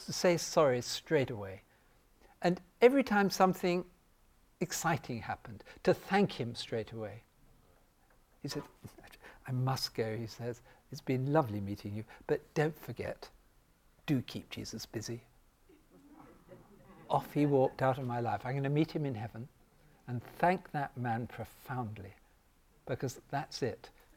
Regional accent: United Kingdom; I mean, I'm being British, I knew how to reply.

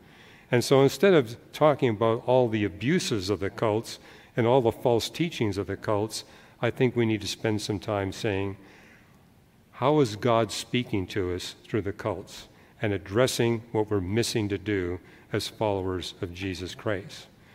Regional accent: Canada; my home country, Canada

